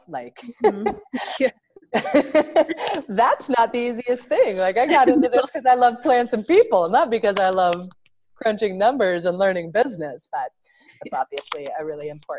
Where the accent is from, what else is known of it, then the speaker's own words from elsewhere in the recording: Nebraska, United States; I remember when I was a little girl, I grew up in Nebraska.